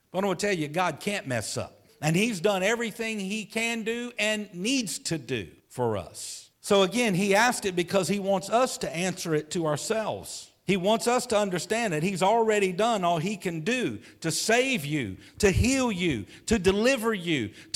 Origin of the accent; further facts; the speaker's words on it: United States; You know, because I'm an American, I have to come from the viewpoint of an American and how it applies to us in America.